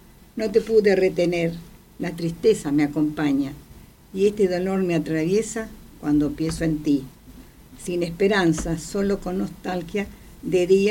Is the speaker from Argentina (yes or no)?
yes; Coronel Pringles, Buenos Aires Province, Argentina; born there; Soy nacida en Coronel Pringles.